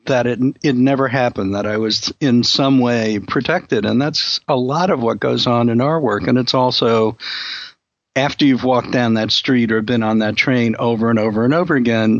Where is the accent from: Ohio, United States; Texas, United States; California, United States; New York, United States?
New York, United States; Brooklyn; I can't say I grew up in Brooklyn because I've never grown up, but when I was a kid in Brooklyn